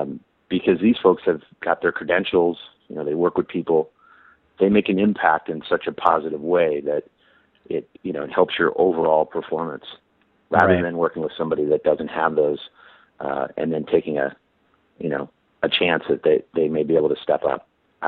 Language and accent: English; Pennsylvania, United States; born there; Well, I was born in Pennsylvania, so, you know, it was kind of cool to go back and, you know, win this prestigious you know, opportunity in Pittsburgh.